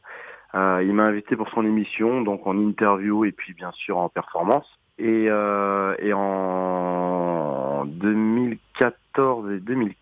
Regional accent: France; now in United States; j'aime beaucoup revenir en France aussi, parce que c'est quand même mon pays d'origine.

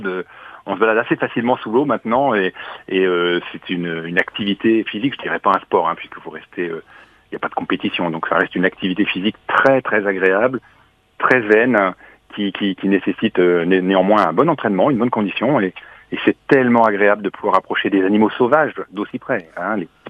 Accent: Bourgogne-Franche-Comté, France; born there; now in Poitiers, France; J'habite du côté de Poitiers, moi, et je suis né dans le Jura, alors bien loin des côtes, hein.

